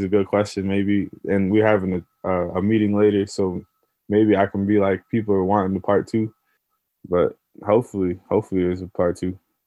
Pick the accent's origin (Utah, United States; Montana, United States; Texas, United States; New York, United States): New York, United States; Troy; I'm from Troy, I lived in Troy all my life. That's about it. I went to Hudson Valley Community College for some years.